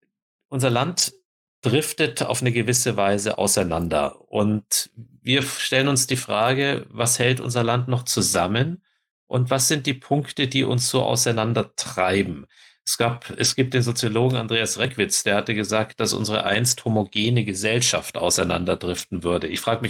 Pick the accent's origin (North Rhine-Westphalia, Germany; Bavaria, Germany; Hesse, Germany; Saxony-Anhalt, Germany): Bavaria, Germany; Kulmbach; in meiner Heimat in Kulmbach in der Stadthalle